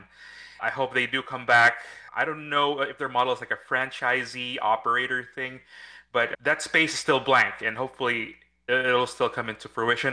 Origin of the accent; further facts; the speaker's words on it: Philippines; also born or lived in New Jersey, United States; See, I was born in New Jersey, but I spent most of my childhood in the Philippines from first grade until college.